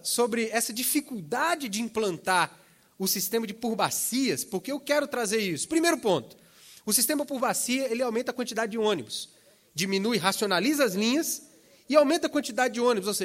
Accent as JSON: {"language": "Portuguese", "town": "Maringá", "region": "Paraná", "country": "Brazil", "tie": "born there", "lives_now": "Brasília, Brazil", "said": "eu não nasci em Brasília, eu nasci em Maringá do Paraná. A minha cidade é por bacia, a cidade onde eu nasci é feita por bacia. É uma cidade de 300 mil habitantes."}